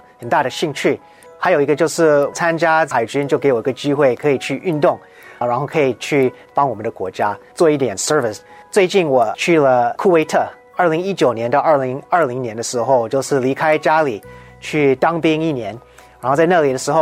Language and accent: Chinese; Hacienda Heights, California, United States; 我从小都是上哈冈学区，我是上公立学校。小时候我们住在哈冈的时候